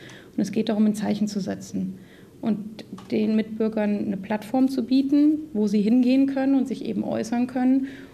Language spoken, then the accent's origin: German; Fulda, Hesse, Germany; Ich bin in Fulda groß geworden und ich kann mich noch erinnern, vor der Wiedervereinigung, dass wir ein paar Minuten in die Rhön gefahren sind und da war da eine Grenze.